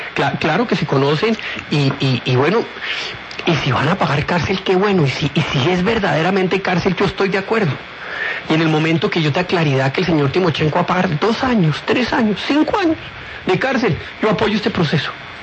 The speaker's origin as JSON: {"language": "Spanish", "country": "Colombia", "said": "a mí como colombiano"}